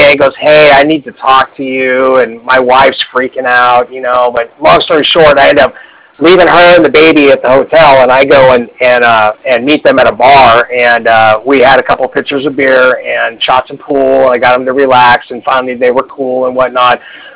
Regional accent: San Diego, California, United States; we live here in California. I'm born and raised in San Diego.

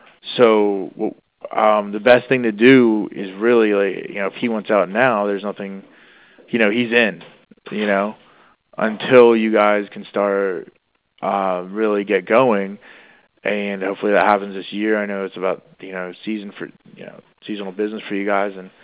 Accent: Maryland, United States; also born or lived in Culpeper, Virginia; now in Washington, D.C. area, United States; I'm from, I was actually born in Virginia, but I grew up in Maryland. So I only live in the D.C. area. I was born in Culpeper.

